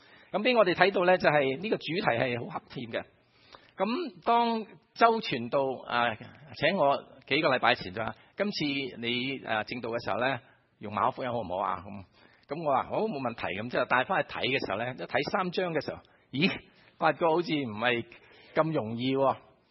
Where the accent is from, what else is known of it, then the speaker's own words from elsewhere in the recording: Guangdong, China; 但系我哋广东人咧讲呢个屋咧就好自然讲出嚟。